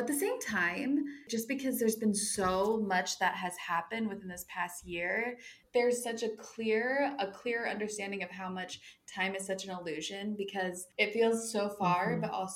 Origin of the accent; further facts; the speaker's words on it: Salt Lake City, Utah, United States; born there; And I was born in Salt Lake City, Utah.